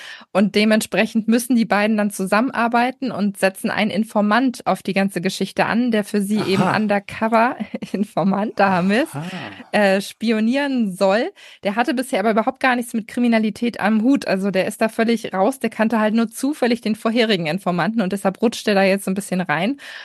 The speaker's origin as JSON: {"language": "German", "region": "Hamburg", "country": "Germany", "said": "Also das Grundszenario ist sehr bedrückend, lass es mich so formulieren, als Hamburger nochmal doppelt bedrückend"}